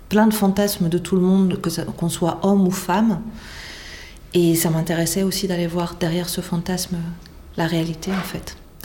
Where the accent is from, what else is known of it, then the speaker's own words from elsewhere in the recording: France; now in Belgium; moi, je suis française vivant en Belgique.